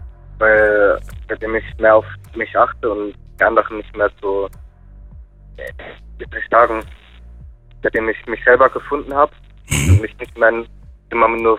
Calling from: Albersweiler, Rhineland-Palatinate, Germany; Ich komme aus Albersweiler, von der schönen südlichen Weinstraße.

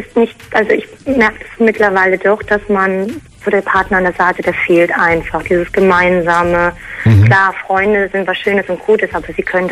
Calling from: Kandel, Rhineland-Palatinate, Germany; Ja, aus Kandeln, Rheinland-Pfalz.

